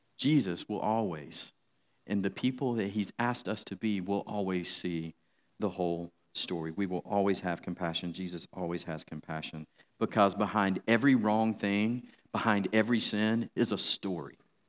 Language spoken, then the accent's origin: English; Atlanta, Georgia, United States; now in Charlotte, United States; I've lived in Charlotte now for about 10 years. And, I'm not hiding the fact that I'm from Atlanta or whatever, but I love this city.